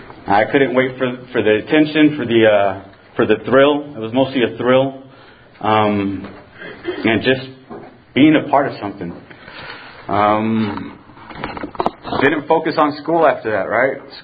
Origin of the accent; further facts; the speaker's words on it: California, United States; But I kept on telling them, I'm from California. I'm from California, damn it. Right? Just let me go. They don't do this kind of stuff where I'm from.